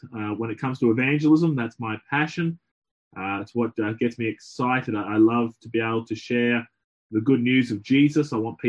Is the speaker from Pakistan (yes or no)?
no; Brisbane, Queensland, Australia; moved away as an adult; now in Cornwall, United Kingdom; As has been mentioned, my accent gives it away that I'm not from here. I'm from Australia, but I was sent across to the UK by my home church in Brisbane to serve as a missionary here in Cornwall.